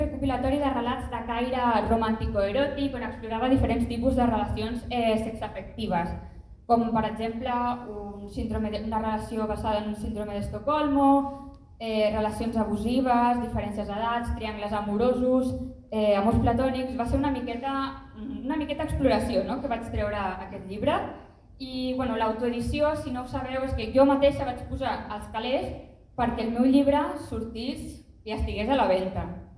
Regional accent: Olèrdola, Catalonia, Spain; also born or lived in Barcelona; vaig néixer a Barcelona l'any 96, però he viscut aquí a Olèrdola des dels 4 anys.

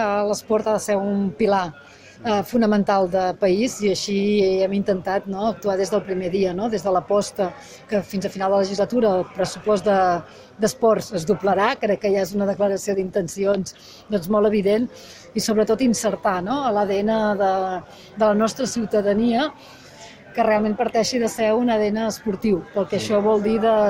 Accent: Catalonia, Spain; Jo sóc del Gironès, sóc gironina

